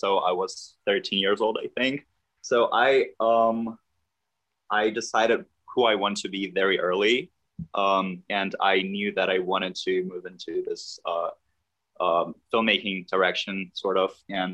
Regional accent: Lithuania; moved away as an adult; also born or lived in United Kingdom; now in Germany; Then I came back to my home country, Lithuania. I stayed there for a while. Now I am in Germany.

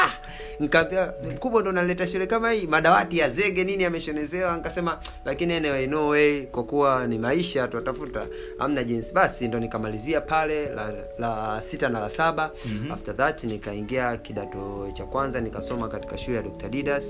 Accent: Tabora, Tanzania; mimi natokea Unyamwezini afu napenda na Unyamwezi. Acha nijivike tu na mimi niwe Mnyamwezi.

